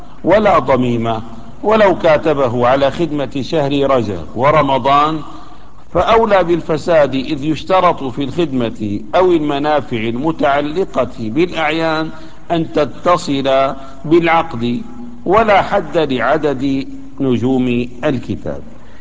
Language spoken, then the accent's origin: Arabic; Damascus, Damascus Governorate, Syria; مثلا عندنا في دمشق الان موجود هذا البلوك الاسمنتي او الفخاري